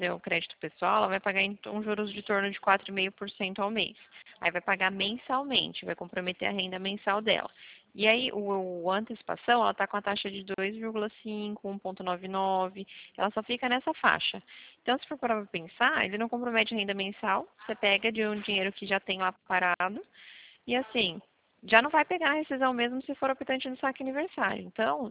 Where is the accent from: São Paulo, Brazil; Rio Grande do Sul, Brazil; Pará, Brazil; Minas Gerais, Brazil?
São Paulo, Brazil; São Carlos; eu sou de São Carlos.